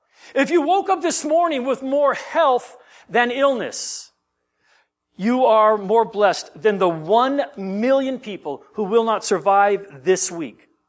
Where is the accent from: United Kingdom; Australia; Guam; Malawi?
Guam; I grew up on Guam. Many of you know that. And the church I grew up in was a predominantly Filipino church.